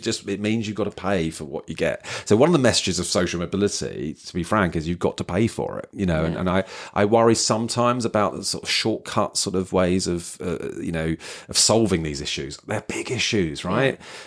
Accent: London, United Kingdom; I'm from London

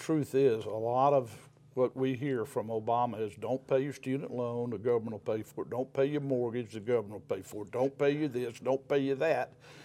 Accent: Mississippi, United States; And that's pretty way it was when I grew up in Mississippi.

